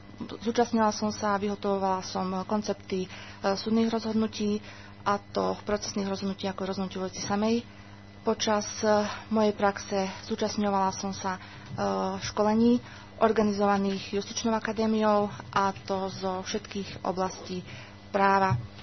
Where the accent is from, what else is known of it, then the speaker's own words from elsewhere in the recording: central Slovakia, Slovakia; pochádzam zo stredného Slovenska, kde som sa narodila, kde som vyrastala a kde som získala základné a stredoškolské vzdelanie.